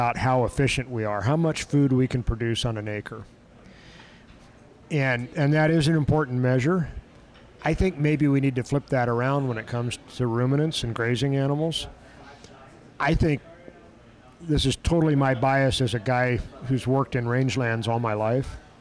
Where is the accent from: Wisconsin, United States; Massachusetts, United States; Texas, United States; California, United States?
California, United States; If I think about where I grew up in Tuolumne County in the foothills south of where I live now, it was grazing land and timberland